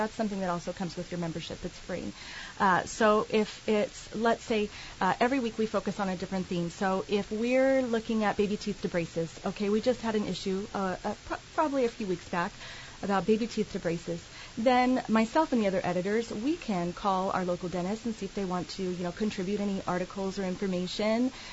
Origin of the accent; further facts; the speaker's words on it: California, United States; I'm from Northern California.